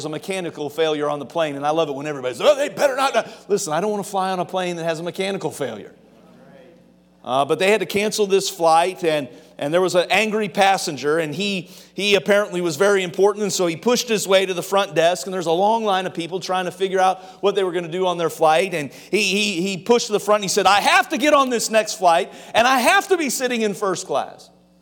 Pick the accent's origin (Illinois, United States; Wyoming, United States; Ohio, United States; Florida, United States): Ohio, United States; accent: Ohio accent; I grew up in Ohio, and so I don't know what our Ohio accent is, but when I first started pastoring in Eastern North Carolina